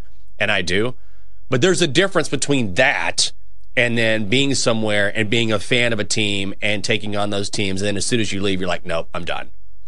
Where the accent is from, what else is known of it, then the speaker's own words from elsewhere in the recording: Texas, United States; moved away as an adult; I grew up in Texas, and I didn't move here until I was 30.